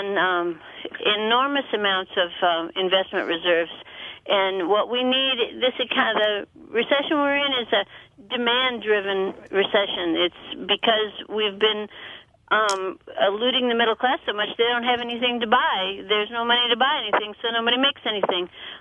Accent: Minnesota, United States; now in Green Bay, United States; I just want to call in support of the governor of Minnesota, which is my home state.

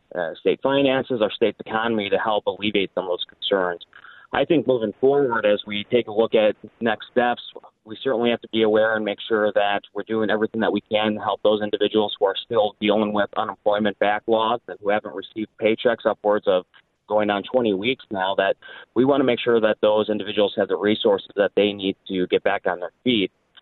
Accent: Marinette, Wisconsin, United States; So I grew up in Marinette, Wisconsin, which is an hour north of Green Bay, right on the Wisconsin-UT border

